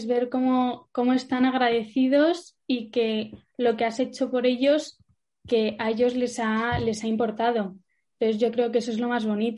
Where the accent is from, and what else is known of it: Spain